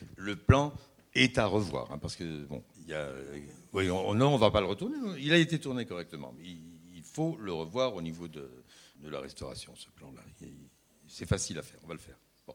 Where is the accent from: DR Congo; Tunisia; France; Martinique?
Tunisia; parce que je venais de Tunisie. Et qu'en Tunisie, ben, je pense qu'à Marseille, c'est la même chose.